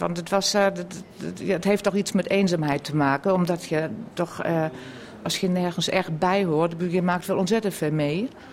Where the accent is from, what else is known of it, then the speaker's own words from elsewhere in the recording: Buxtehude, Lower Saxony, Germany; Ik ben opgegroeid in Hazenveld en Buxtehude. Dat is in het noorden van Duitsland. En daar heb ik eigenlijk mijn hele jeugd aan mijn eerste opleiding genoten. En mijn ouders zijn uit het voormalige Oost-Pruisen